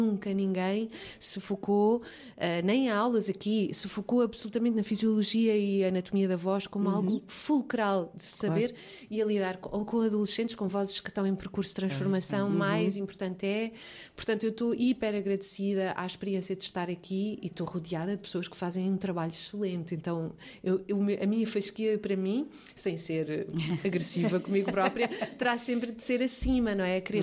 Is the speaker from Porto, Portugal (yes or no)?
no; Barreiro, Setúbal, Portugal; Eu vivia na Baixa da Banheira, portanto, cresci no Barreiro com os meus avós, depois Baixa da Banheira e Val da Moreira.